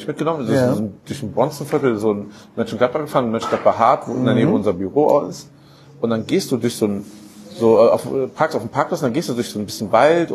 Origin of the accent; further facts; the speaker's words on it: Italy; Und das war als Italiener ziemlich gut, ne?